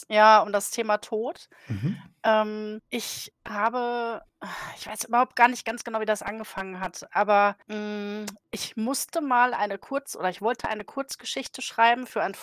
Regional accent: North Rhine-Westphalia, Germany; ich komme aus dem Ruhrgebiet, wie man hört, an meinem Dialekt wahrscheinlich.

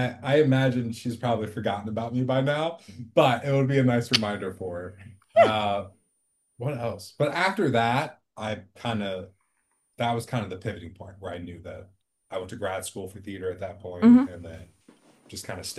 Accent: Virginia, United States; I'm from Southern Virginia, military family. There was no theater, there was no film, there's no vertical, there was no art where I was growing up at all.

